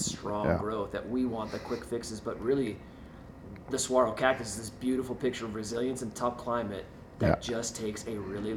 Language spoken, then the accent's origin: English; Midwest, United States; I grew up in the Midwest, nothing like that.